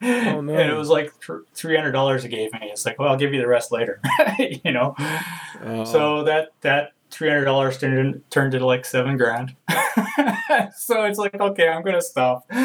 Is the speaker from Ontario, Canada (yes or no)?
no; Saskatchewan, Canada; I'm from Saskatchewan too.